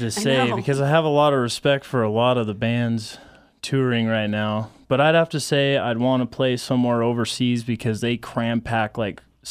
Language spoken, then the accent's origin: English; Nevada, United States; now in Kimberly, United States; Well, most of the time. I'm originally from Nevada.